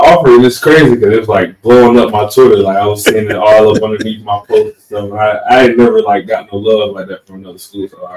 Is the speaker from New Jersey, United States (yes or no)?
no; Atlanta, Georgia, United States; I'm from Atlanta. I've been playing football since I was like 6 years old.